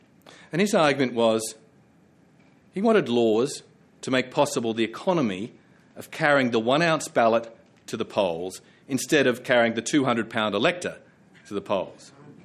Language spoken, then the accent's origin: English; Queensland, Australia; In my home state of Queensland, postal voting recently by law became a right